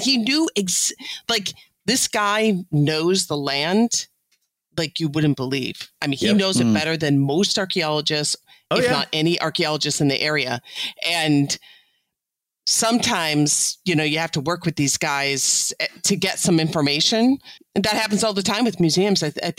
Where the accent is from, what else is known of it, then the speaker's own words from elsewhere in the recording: Illinois, United States; and I'm from Illinois, so there's basements and some, you know, us falling through.